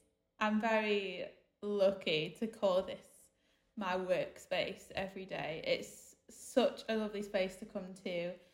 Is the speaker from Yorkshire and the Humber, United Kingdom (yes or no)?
yes; York, Yorkshire and the Humber, United Kingdom; also born or lived in Bristol; now in Manchester, United Kingdom; So I was born in Bristol, raised in York, made in Manchester.